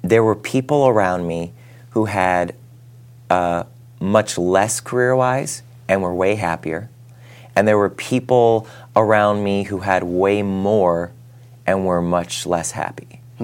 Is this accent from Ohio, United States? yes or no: yes; Ohio, United States; I think that I'm from Ohio, I'm an Irish Catholic